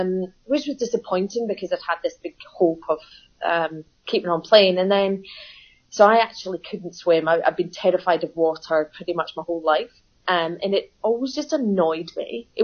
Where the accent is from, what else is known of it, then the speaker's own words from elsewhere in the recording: Glasgow, Scotland, United Kingdom; now in Melbourne, Australia; No, I'm from Glasgow, born and bred.